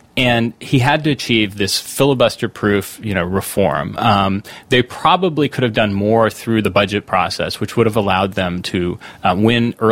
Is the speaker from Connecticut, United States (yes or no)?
yes; Connecticut, United States; When Joe Lieberman, my home state senator, essentially killed off the public option